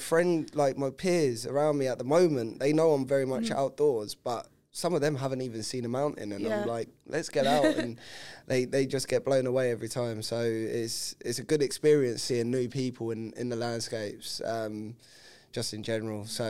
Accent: London, United Kingdom; I'm a Londoner, Southwest London predominantly.

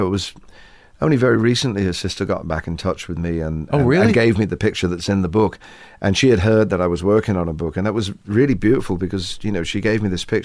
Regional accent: England, United Kingdom; Maybe we're English, you know, we don't really do that sort of thing.

